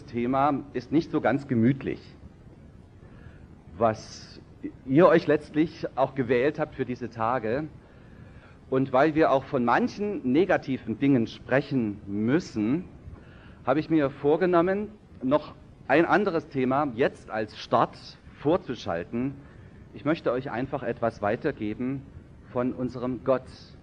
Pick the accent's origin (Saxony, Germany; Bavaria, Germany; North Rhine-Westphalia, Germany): Saxony, Germany; Hammerbrücke; einmal aus meiner Heimat, Heimatgemeinde Hammerbrücke im Vogtland. Das liegt immerhin auch 700 Meter hoch und ein bisschen nordöstlich von hier.